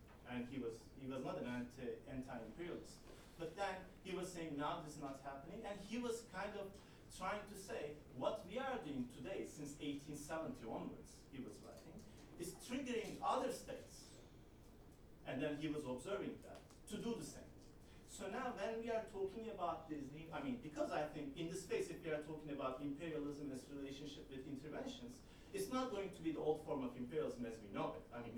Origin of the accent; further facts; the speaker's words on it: Turkey; And actually, I'm from Turkey